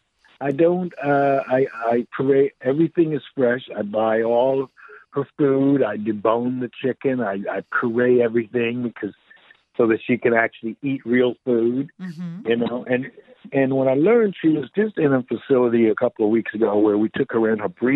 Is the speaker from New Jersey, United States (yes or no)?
no; New York, United States; that was my life growing up in New York, where it was free and you had the musicians and you had dancers and you had opera singers.